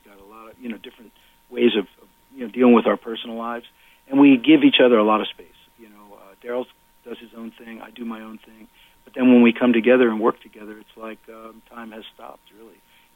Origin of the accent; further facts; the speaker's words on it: Pennsylvania, United States; Well, you know, even though we grew up, I grew up in Pennsylvania, you know, most of the bulk of my family was back in New York